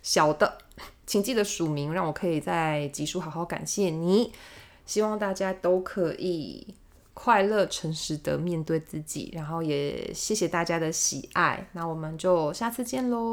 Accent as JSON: {"language": "Chinese", "country": "Taiwan", "said": "哈喽我台湾人呢"}